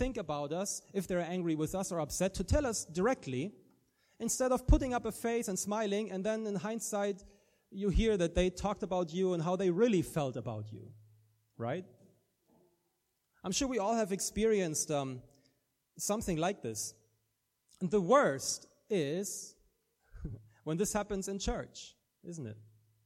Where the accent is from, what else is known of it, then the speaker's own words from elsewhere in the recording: Germany; accent: German-English; English is a second language; I'm from Germany originally, and I always say that because that's why my accent is neither Irish nor South African, like almost everybody in this church, except for a few Americans, maybe. I have a German-English accent.